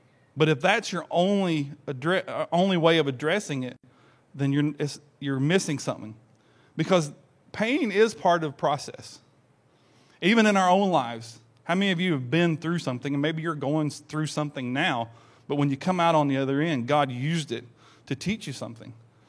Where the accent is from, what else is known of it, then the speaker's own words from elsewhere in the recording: the South, United States; born there; And I was born in the South, and corporal punishment to me is like the death penalty on death row.